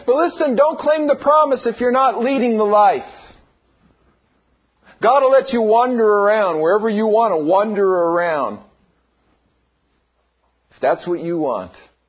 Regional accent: Pennsylvania, United States; now in San Diego, United States; I could never have imagined that I would be pastoring a church in San Diego, California, born and raised in Pennsylvania, a small town.

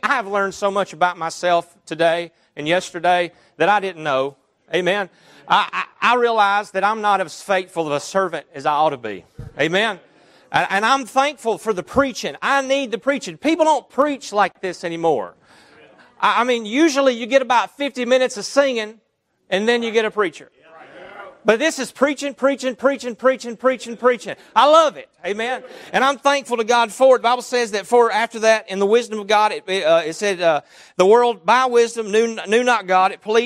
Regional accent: Alabama, United States

